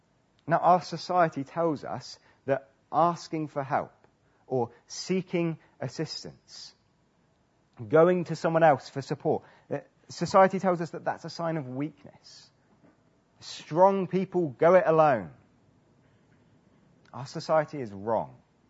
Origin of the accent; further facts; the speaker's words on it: Bradford-on-Avon, South West England, United Kingdom; the church where I grew up in Bradford-on-Avon in Wiltshire